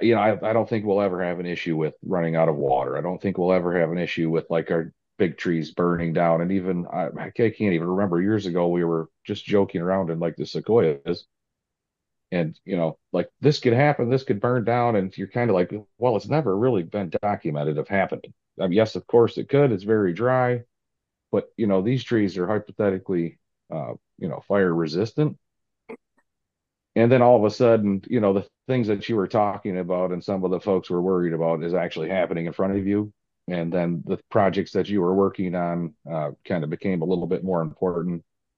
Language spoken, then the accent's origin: English; Michigan, United States; I'm from Northern Michigan.